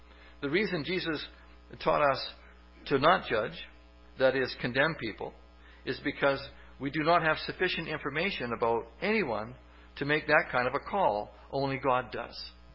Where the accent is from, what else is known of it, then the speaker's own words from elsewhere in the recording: Canada; I'm a Canadian.